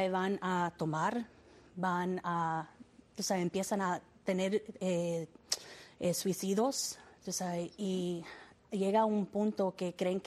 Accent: Cuba; Y nosotros somos cubanos.

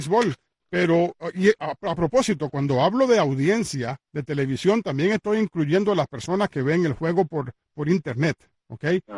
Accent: Washington, District of Columbia, United States; Cuando yo me crié en Washington, D.C., habían al aire libre, habían 5 o 6 canales en la capital de los Estados Unidos.

